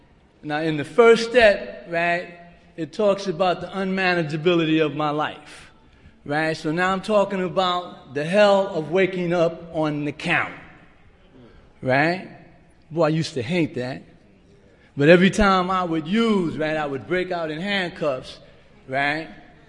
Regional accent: New York City, New York, United States; I'm from New York City. My home group is Steps and Traditions in El Barrio.

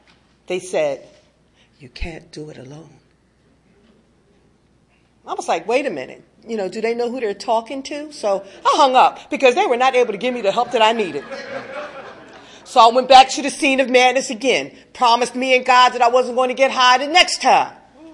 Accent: Philadelphia, Pennsylvania, United States; moved away as an adult; also born or lived in New Jersey; now in Maryland, United States; And I even migrated here to Maryland because I'm from the Philadelphia and New Jersey area. So I came here to Maryland about 17 years ago

